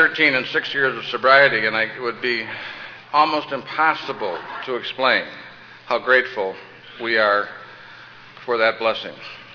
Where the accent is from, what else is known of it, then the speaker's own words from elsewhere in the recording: Saint Paul, Minnesota, United States; I'm from St. Paul, Minnesota, not Minneapolis, and we're kind of the Fort Worth of the thing.